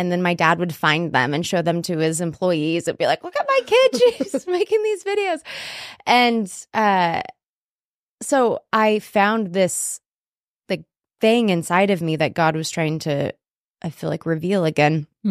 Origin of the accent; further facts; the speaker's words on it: Alaska, United States; also born or lived in Washington; Well, I grew up in Alaska, between Alaska and Washington.